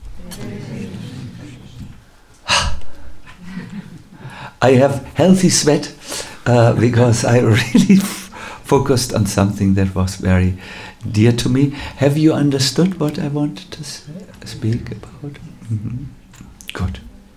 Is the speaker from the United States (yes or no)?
no; Northern Germany, Germany; I'm from North Germany. They don't pray. They're tough Vikings, you know.